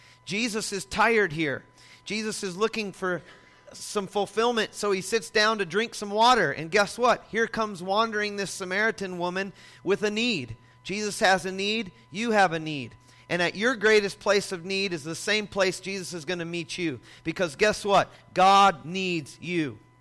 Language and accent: English; South Dakota, United States; by the way … I used to ride bulls and I'm from South Dakota.